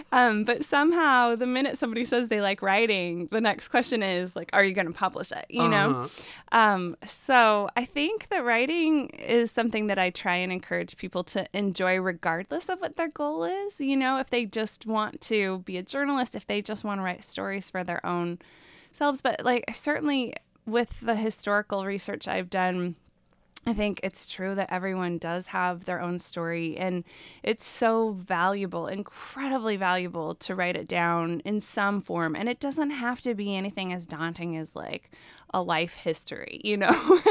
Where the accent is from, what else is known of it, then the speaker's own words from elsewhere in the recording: Chicago, Illinois, United States; now in Astoria, United States; I grew up in Chicago, so it's a much bigger city, but it's a really lovely community here in Astoria